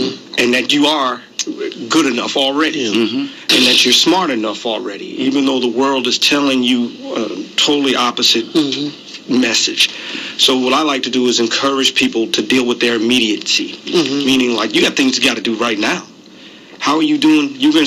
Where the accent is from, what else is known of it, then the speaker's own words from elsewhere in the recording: Union, New Jersey, United States; I grew up in New Jersey. And I grew up in a town called Union, New Jersey.